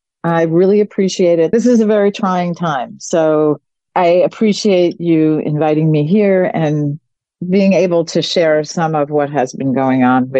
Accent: United States; And as an American, as a mother, I said, "I have to do something.

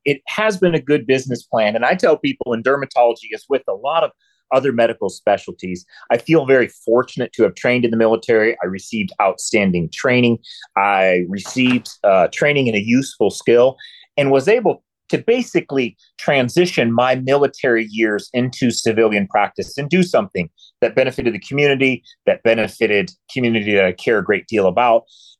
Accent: Michigan, United States; So I grew up in West Michigan. I've always considered myself a West Michigander.

